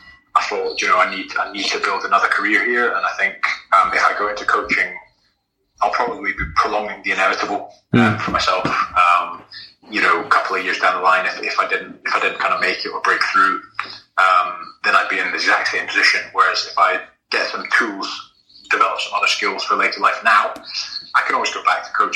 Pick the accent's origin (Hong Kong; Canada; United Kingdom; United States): Hong Kong; growing up in Hong Kong, rugby wasn't you know, as popular as it is over in Scotland